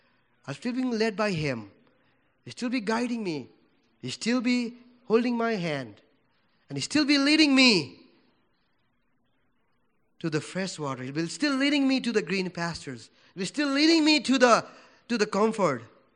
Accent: Nepal; English is a second language; English is not my language. I'm from Nepal.

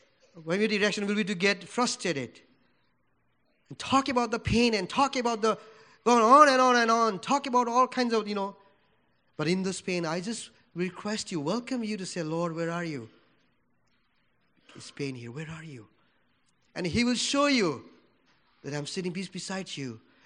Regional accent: Nepal; English is a second language; English is not my language. I'm from Nepal.

